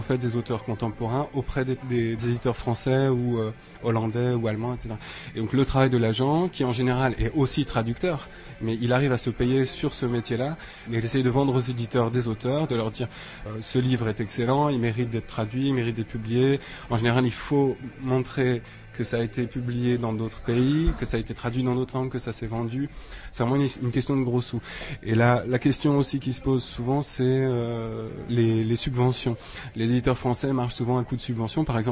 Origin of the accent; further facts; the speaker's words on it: France; Moi, je suis français, un français qui a appris le tchèque, et je parle tchèque à peu près comme je parle français